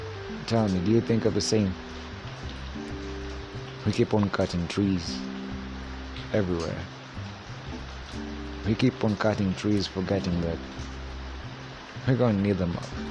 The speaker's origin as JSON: {"language": "English", "country": "Kenya", "said": "I think that being Kenyan, we cannot do it."}